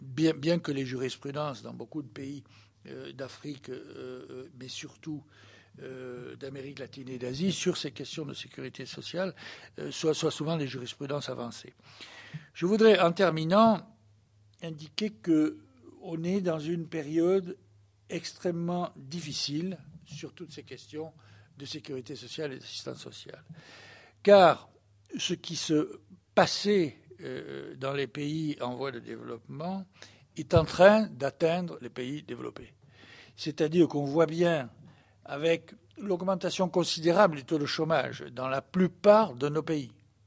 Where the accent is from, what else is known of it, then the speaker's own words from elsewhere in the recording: France; ou la France, moi je suis français